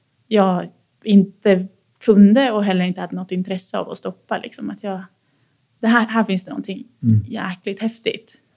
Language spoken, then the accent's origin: Swedish; Sundsvall, Västernorrland County, Sweden; en helt vanlig tjej från en helt vanlig stad någonstans i Mellansverige. Mm. Jag växte upp i Sundsvall på en gata i ett hus med två brorsor.